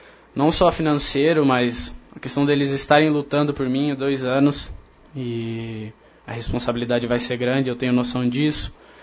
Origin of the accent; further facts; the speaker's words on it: Hortolândia, São Paulo, Brazil; also born or lived in Campinas; Sou natural de Campinas, mas eu sempre morei em Hortolândia.